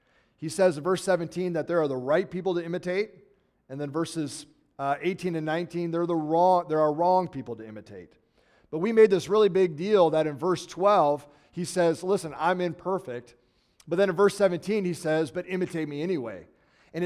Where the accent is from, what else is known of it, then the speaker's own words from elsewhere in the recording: United States; I never stopped being an American. And I am proud to be an American. I'm proud to be a citizen of the United States of America.